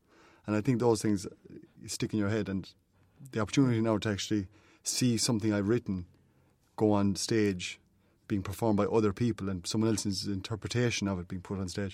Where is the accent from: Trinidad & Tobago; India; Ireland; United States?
Ireland; as Irish people, we will relate to much of the content of those letters